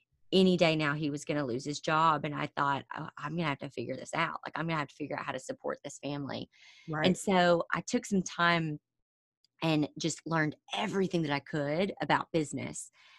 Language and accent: English; Southern United States, United States; And I think, you know, growing up in the South, I just thought, yeah, I'm going to get married, and I don't want to just be a stay-at-home mom.